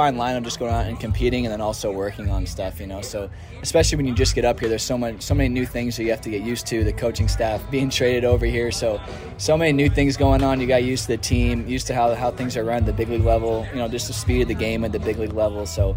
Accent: East Coast, United States; So I'm from the East Coast, but I always love the West Coast

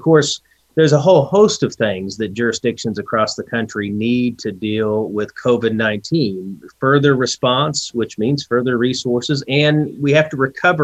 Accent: Claremore, Oklahoma, United States; born there; So I was born in 1975 in the Claremore, Oklahoma Indian Hospital, a federal installation.

